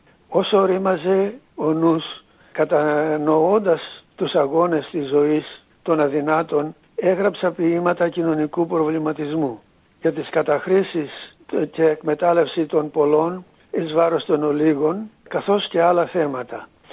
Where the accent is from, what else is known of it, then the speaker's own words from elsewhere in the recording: Peloponnese, Greece; born there; Γεννήθηκα στον Αιώνιο Ναυπλίου το 1935.